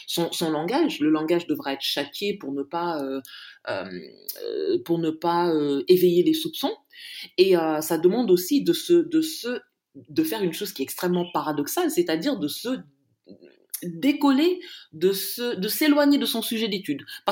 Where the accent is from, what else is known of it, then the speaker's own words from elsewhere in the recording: Vénissieux, Auvergne-Rhône-Alpes, France; moi, en grandissant au Minguette, je ne peux pas comparer la situation au Queens du milieu des années 80